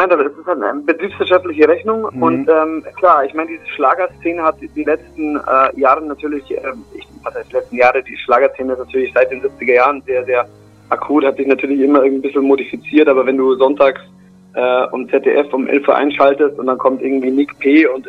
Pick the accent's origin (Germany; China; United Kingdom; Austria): Germany; Rosenheim, Bavaria; ich komme beispielsweise aus Rosenheim, ganz im Südosten der Republik